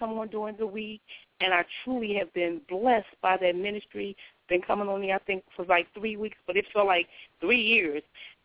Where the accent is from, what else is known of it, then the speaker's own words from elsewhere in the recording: Philadelphia, Pennsylvania, United States; now in North Carolina, United States; I'm from Philadelphia. I live in North Carolina now.